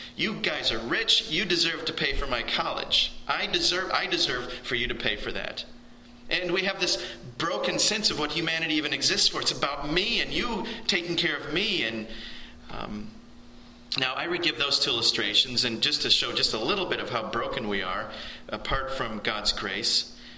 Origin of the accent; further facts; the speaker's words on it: United States; I don't know if these are just because I'm American, but these are the things that come to mind.